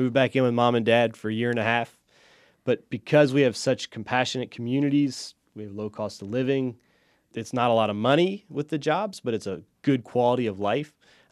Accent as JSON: {"language": "English", "region": "West Virginia", "country": "United States", "tie": "born or raised there", "said": "I felt like social enterprise was something that could really be a game changer in my home state of West Virginia."}